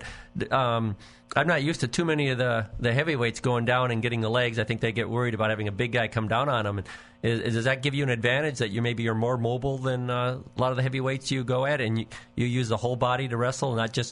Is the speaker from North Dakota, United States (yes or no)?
yes; North Dakota, United States; I grew up just near Fargo, so that place gets really cold in the winter.